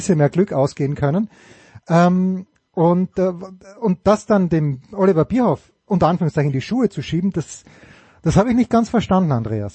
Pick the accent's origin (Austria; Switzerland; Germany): Austria; ich bin Österreicher